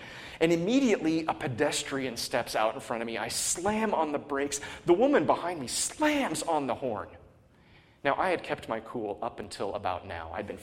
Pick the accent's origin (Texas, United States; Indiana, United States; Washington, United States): Washington, United States; Seattle; Years ago, I was preaching at a church in my hometown in Seattle.